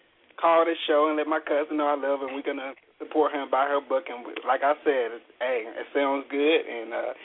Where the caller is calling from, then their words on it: Augusta, Georgia, United States; I'm calling from Augusta, Georgia.